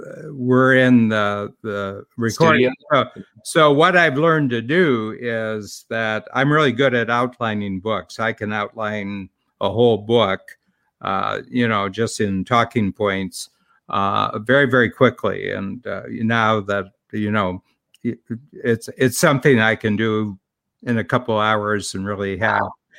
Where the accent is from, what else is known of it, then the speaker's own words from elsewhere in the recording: Ohio, United States; I grew up in Northern Ohio, born in the 1940s.